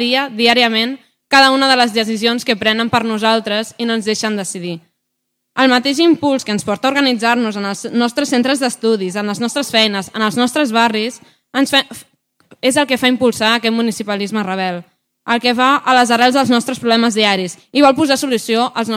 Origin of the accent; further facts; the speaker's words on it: Barcelona, Catalonia, Spain; perquè jo sóc de Barcelona